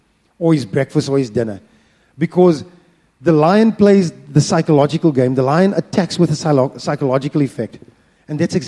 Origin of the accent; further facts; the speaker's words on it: South Africa; I'm from South Africa. We've got lots of lions and you see them, how they engage.